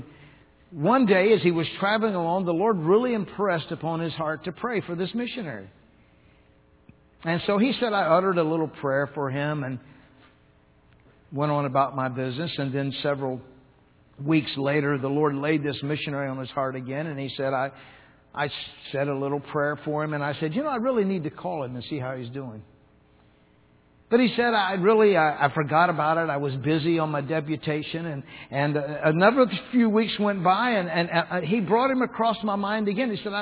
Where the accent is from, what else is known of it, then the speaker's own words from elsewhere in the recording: Tennessee, United States; well, you know, I'm from Tennessee. You know, sometimes we don't talk the best English down there anyway.